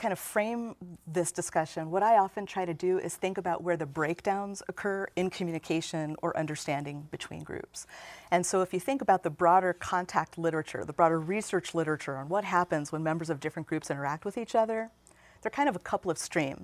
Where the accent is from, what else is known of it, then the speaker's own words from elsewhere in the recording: Gary, Indiana, United States; Well, you know, so I was growing up in Gary in the 70s and 80s, right?